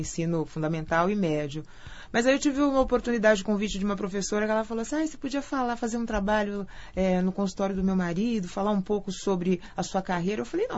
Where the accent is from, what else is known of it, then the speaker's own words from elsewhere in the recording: Campinas, São Paulo, Brazil; born there; Eu sou nascida em Campinas